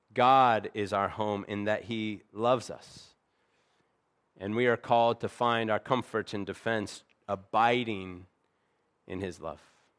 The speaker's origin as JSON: {"language": "English", "region": "Arizona", "country": "United States", "lives_now": "Pennsylvania, United States", "said": "You know, I'm from Arizona. That's home. I'd actually probably say now Pennsylvania is more my home. I've lived here more years than I lived in Arizona."}